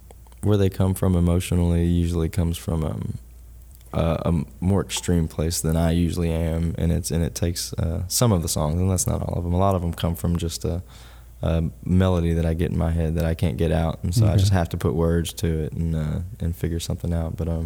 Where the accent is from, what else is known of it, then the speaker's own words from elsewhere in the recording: Xenia, Ohio, United States; also born or lived in Alaska / Alabama / Dayton; I was born in Alaska. Okay. My older sister was born in Shreveport. And then from Alaska, we went to Alabama, where my younger sister was born. And then from Alabama, we went to Ohio in Dayton, preschool to kindergarten in Dayton.